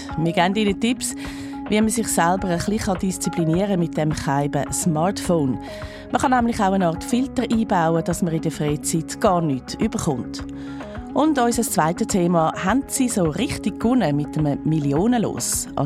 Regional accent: Switzerland; auch bei uns in der Schweiz

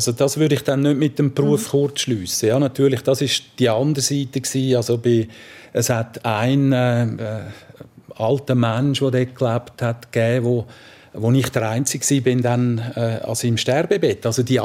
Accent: Zurich, Switzerland; aufgewachsen in Zürich-Albisrieden, also Stadtkreis 9, unter dem Uetliberg, das heisst sehr viel Natur in der Nähe. Albisrieden hat damals einen nahezu dörflichen Charakter gehabt, das hat mir auch sehr gut gefallen. Dann aber das Städtische war auch sehr nah, weil wir sind 20 Meter entfernt von der Tramschleife

